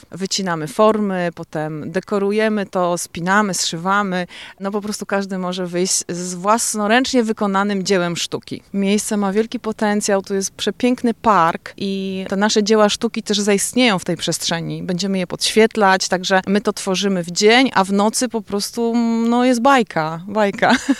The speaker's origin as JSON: {"language": "Polish", "town": "Puławy", "region": "Lublin Voivodeship", "country": "Poland", "lives_now": "Kraków, Poland", "said": "pochodzę z Puław, a przyjechałam z Krakowa."}